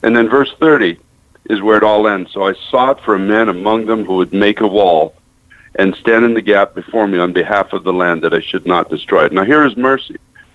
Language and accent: English; Canada; moved away as an adult; now in United States; now I came into this country as a Canadian. I've been here now 24 years. I'm now an American citizen.